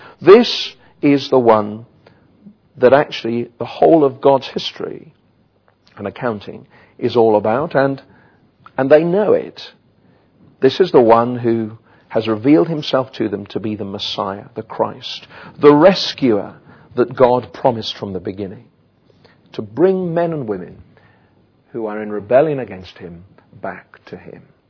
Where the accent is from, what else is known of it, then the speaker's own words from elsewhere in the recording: Wales, United Kingdom; I have to say, as a Welshman, there's one or two rugby internationals I'd quite like to meet today